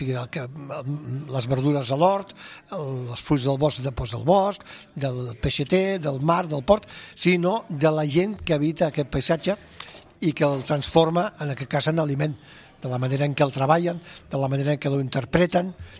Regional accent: Catalonia, Spain; Però jo que soc de l'Empordà, que soc de la Costa Brava, sí que, per exemple, puc veure com el paisatge ha canviat

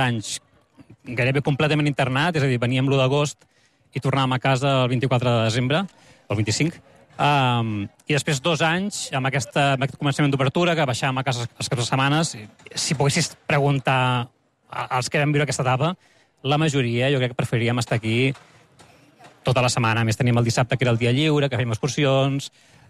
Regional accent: Catalonia, Spain; com a catalans, haguéssim preferit que tot fos en català

